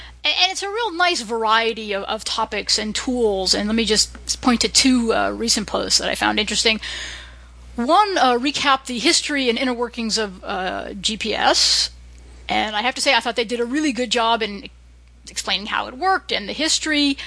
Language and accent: English; Somerville, Massachusetts, United States; sometimes I don't even say I'm from Somerville. I say I'm from Spring Hill.